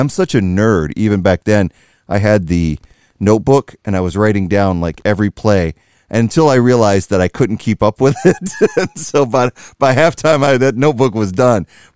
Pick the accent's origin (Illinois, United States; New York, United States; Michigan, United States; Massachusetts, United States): Michigan, United States; Detroit; I grew up in Detroit, so I know how much of a laughing stock they were.